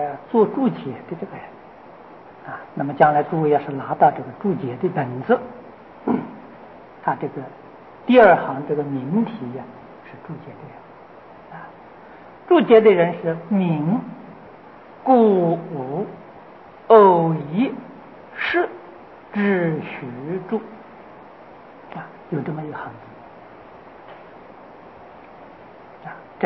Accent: China; 适合我们中国人的需求

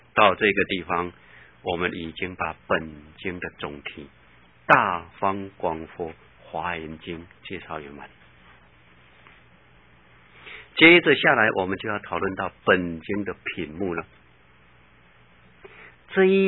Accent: China; 那么他传到我们中国来了，我们中国人依照他的方法来实行来做

